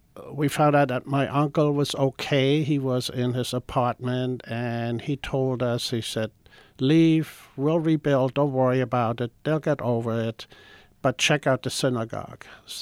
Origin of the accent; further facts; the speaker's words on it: Lübeck, Schleswig-Holstein, Germany; My parents and I were sitting in our apartment in my hometown, Lübeck. It's in northern Germany, close to Denmark, Netherlands, Sweden.